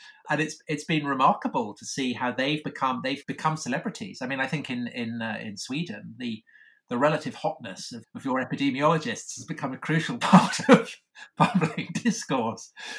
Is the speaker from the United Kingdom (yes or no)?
yes; England, United Kingdom; I'm English